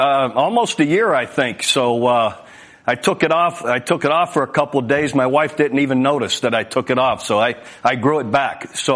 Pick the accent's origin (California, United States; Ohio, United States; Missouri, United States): Ohio, United States; Youngstown; also born or lived in Iowa; growing up in Youngstown, Ohio, a steel mill town, going through my experiences of playing at Iowa and then all my coaching experiences